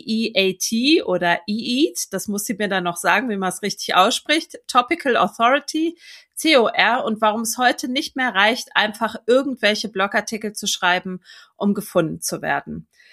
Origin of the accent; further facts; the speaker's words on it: Wuppertal, North Rhine-Westphalia, Germany; born there; ach guck, die Birgit hat ein Buch über meine Geburtsstadt geschrieben.